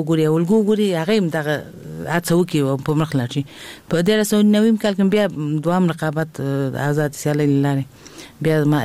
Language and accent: Pashto; Kabul, Afghanistan; also born or lived in Balkh; ما خوندلته لوی شوی ما د کابل په ښار کې مې ابتدایي زده کړې کړې دي